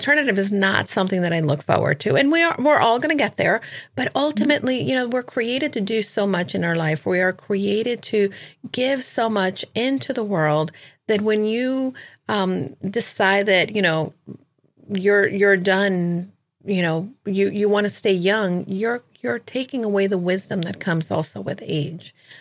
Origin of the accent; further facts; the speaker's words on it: Miami, Florida, United States; I know in El Salvador, in even I grew up in Miami, there were a lot of Cuban immigrants.